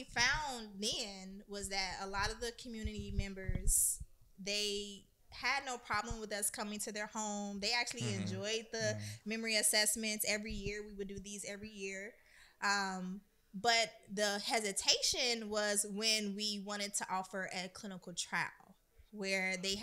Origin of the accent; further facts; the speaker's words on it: Chicago, Illinois, United States; But I love Chicago. Don't get me wrong. It's my hometown. Always will be.